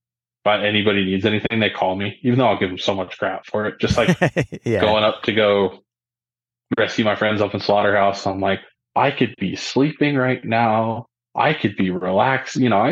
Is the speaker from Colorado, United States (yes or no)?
yes; Colorado, United States; So I am a 25-year-old, just that I grew up in Colorado.